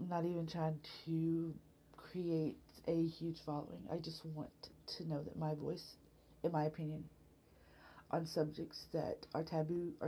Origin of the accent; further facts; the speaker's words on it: Texas, United States; I'm from Texas.